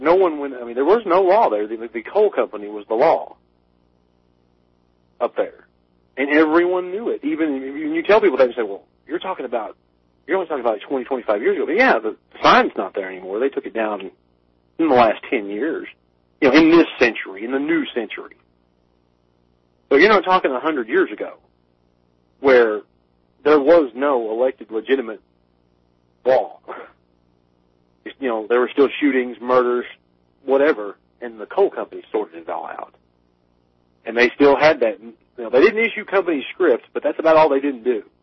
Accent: Corbin, Kentucky, United States; I grew up in Corbin, Kentucky, and, you know, the only claim to fame was Harlan Sanders.

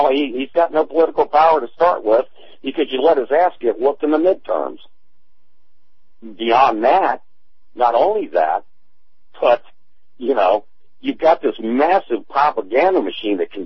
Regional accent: Atlanta, Georgia, United States; you know me, I came from Atlanta, I knew Sean Hannity before he went national.

